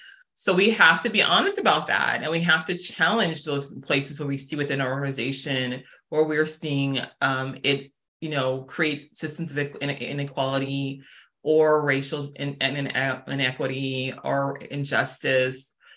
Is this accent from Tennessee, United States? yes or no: no; Arizona, United States; also born or lived in Houston; I'm from Houston, Texas, originally. I was born there, and then I grew up in Arizona.